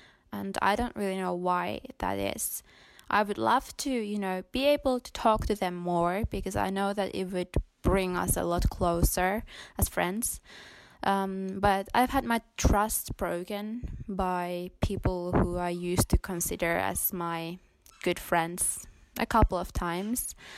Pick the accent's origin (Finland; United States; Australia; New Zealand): Finland; I am 19 years old and I'm from Finland.